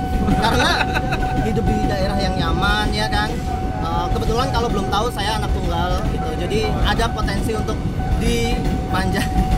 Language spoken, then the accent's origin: Indonesian; Java, Indonesia; accent: Javanese (medok); Sampai sekarang juga saya masih medok, Mas, gitu.